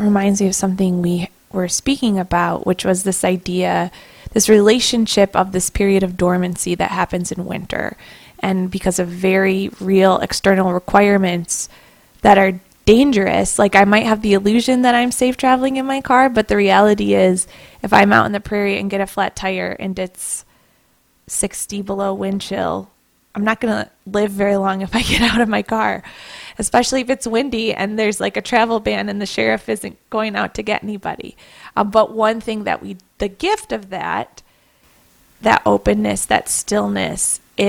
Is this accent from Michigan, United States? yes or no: yes; Michigan, United States; also born or lived in Chicago; I do remember when I moved here, I grew up in Michigan and also in Chicago, and we have cold and snow.